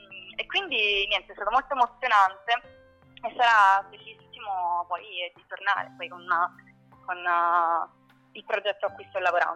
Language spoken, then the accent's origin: Italian; Campania, Italy; a Portici, nella mia terra, in Campania